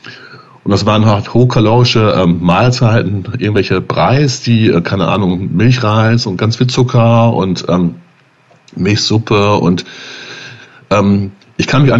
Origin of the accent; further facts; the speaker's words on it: North Rhine-Westphalia, Germany; halt Abenteuer und in die Berge, die ich noch nicht kannte als Münsterländer